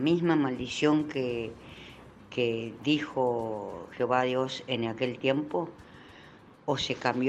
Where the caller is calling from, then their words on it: Chaco, Argentina; de Chaco, Argentina.